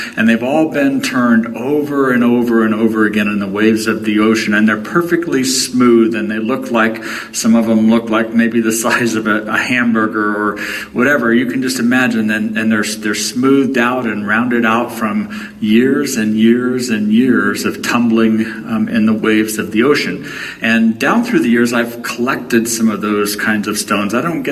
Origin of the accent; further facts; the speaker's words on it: Hong Kong; When I grew up in Hong Kong on the South China Sea